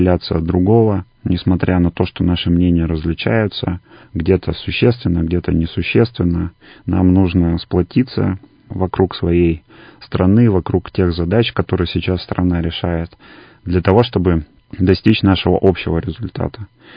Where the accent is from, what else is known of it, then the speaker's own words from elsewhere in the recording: Siberia, Russia; они подчеркивают о том, что мы сибиряки со стержнем